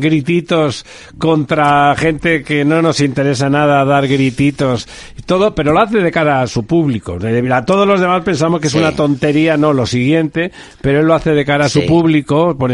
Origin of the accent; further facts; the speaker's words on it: Catalonia, Spain; yo soy catalán, o sea que lo digo, es verdad.